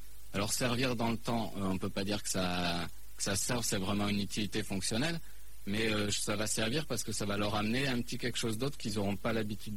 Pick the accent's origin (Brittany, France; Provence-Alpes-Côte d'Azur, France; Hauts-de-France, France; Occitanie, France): Occitanie, France; Montpellier; also born or lived in Elbeuf; De Montpellier à la base.